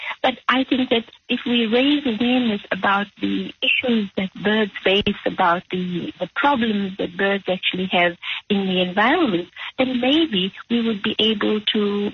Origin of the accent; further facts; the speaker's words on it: South Africa; because I grew up in South Africa, and I only came into science by quite an accident.